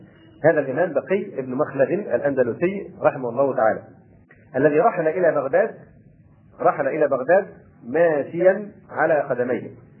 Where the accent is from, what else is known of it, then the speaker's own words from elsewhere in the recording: Egypt; وربما الأمر هنا عندنا في مصر أخف